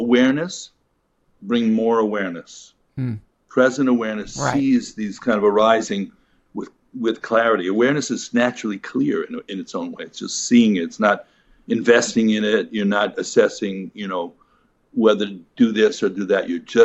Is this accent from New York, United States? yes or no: yes; New York, United States; I'm from New York. I know how to do the whole bit.